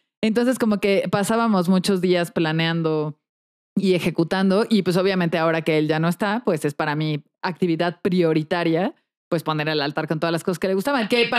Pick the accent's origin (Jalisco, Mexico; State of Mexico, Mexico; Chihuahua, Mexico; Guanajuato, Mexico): Guanajuato, Mexico; porque yo soy de Guanajuato, para que no, si no se acuerden, yo soy de Guanajuato.